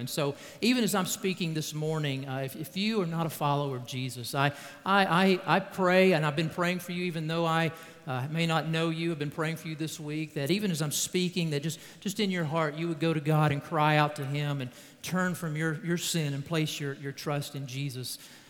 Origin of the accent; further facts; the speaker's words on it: Kentucky, United States; Now, I grew up in Kentucky. Who said that smart remark? I grew up in Kentucky.